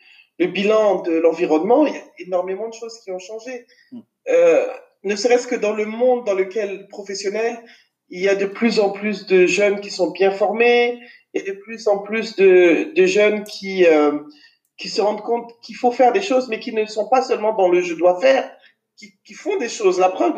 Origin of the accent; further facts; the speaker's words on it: Abidjan, Côte d’Ivoire; c'était logique de revenir à Abidjan puisque c'est là où j'ai grandi. C'est là où j'ai mes amis. C'est là où j'ai mes repères.